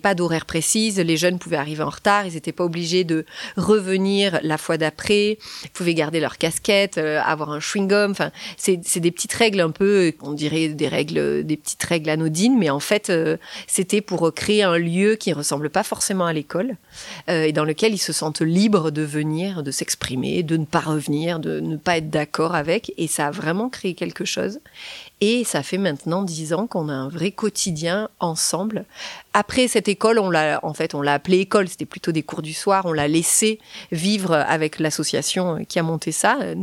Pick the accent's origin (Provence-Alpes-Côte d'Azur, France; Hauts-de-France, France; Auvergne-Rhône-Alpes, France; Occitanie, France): Provence-Alpes-Côte d'Azur, France; Marseille; moi j'ai grandi à Marseille, mais j'ai fait des études en Belgique, je suis passée par Paris